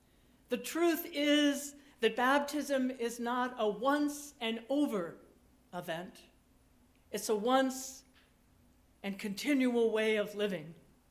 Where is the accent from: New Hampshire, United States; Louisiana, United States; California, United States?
Louisiana, United States; Abbeville; born there; It showed that while I was born in Abbeville, Louisiana, I did know that. I was baptized in Emporia, Kansas.